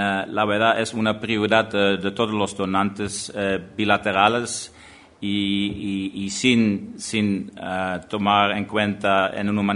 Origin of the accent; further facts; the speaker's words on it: Netherlands; hablando sobre los éxitos de países pequeños como Holanda, yo soy holandés, y Uruguay en el fútbol mundial.